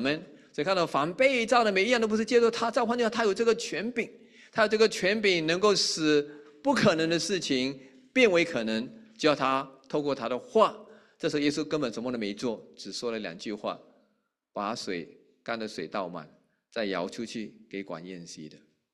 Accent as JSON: {"language": "Chinese", "country": "Malaysia", "tie": "born or raised there", "said": "每次有机会回马来西亚的时候，我一定会专程从吉隆坡开了2个半3个小时的车来到我的家乡"}